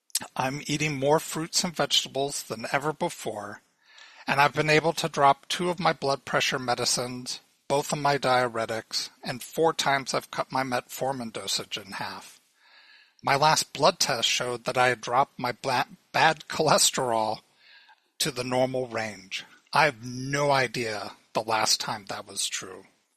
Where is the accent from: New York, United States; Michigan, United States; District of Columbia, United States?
District of Columbia, United States; Washington; moved away as an adult; we were married and moved away from my hometown of Washington, D.C. to Colorado.